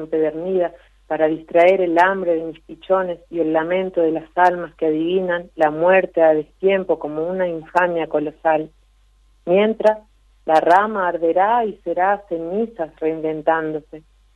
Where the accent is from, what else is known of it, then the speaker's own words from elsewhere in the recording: Formosa, Argentina; Yo que vengo más de Formosa, que tiene su otros modos, Chaco, Rosario.